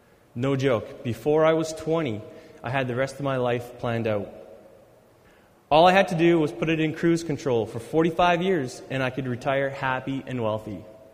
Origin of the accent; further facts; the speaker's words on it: Steinbach, Manitoba, Canada; I grew up in Steinbach, Manitoba. It's a place where everyone knows everyone.